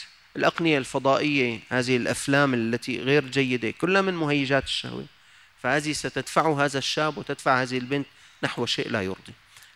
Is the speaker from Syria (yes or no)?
yes; Syria; عندنا في سوريا